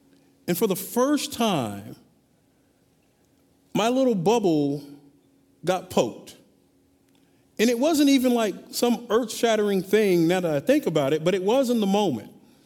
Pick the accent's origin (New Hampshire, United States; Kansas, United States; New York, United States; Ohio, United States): Kansas, United States; Wichita; I grew up in Wichita, Kansas, and I was born into this church thing.